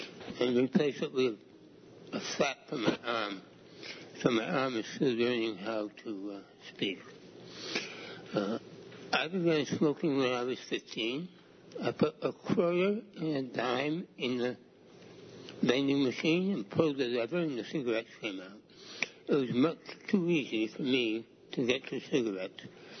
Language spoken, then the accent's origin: English; Portland, United States; I'm from Portland.